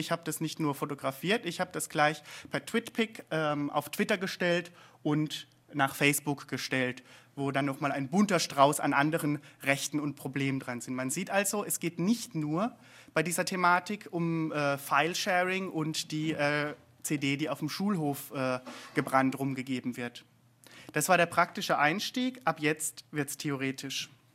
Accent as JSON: {"language": "German", "town": "Freiburg", "region": "Baden-Württemberg", "country": "Germany", "said": "Dieses Foto hier habe ich letztes Jahr, wo ich herkomme, in Freiburg gemacht."}